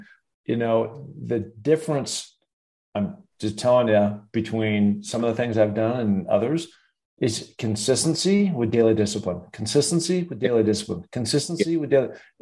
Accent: Seattle, Washington, United States; By the way, I'm from Seattle, so I know all about rain.

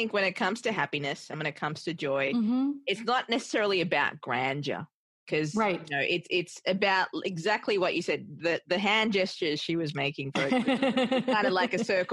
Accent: Australia; now in New York, United States; Because I'm from Australia and I live in New York.

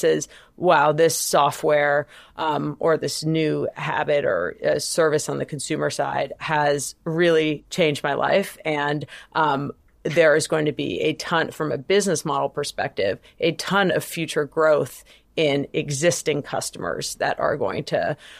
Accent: Jamaica; born there; Well, I'm an immigrant, so maybe I was born in Jamaica.

